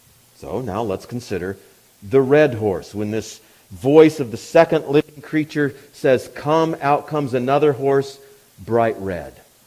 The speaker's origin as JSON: {"language": "English", "region": "Minnesota", "country": "United States", "said": "Well, I'm a decent guy. I'm from Minnesota. I'm nice, right?"}